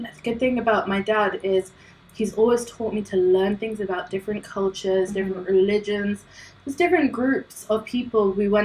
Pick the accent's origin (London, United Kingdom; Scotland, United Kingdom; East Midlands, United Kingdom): East Midlands, United Kingdom; Nottingham; I, as a Desi, moved out to university on my own, to Wales of all places. I come from the East Midlands.